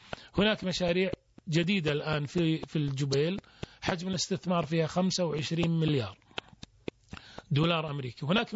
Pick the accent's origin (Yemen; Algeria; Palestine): Algeria; أنا في الجزائر لا أقول بلدي الثاني، المملكة العربية السعودية بلدي والجزائر بلدي